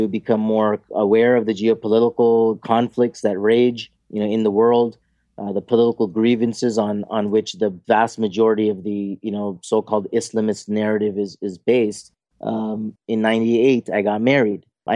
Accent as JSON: {"language": "English", "country": "Canada", "said": "Here I was from Canada."}